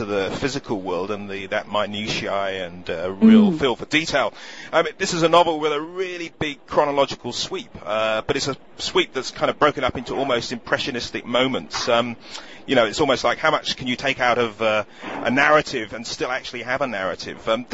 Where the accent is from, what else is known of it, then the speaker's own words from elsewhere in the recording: England, United Kingdom; I'm an Englishman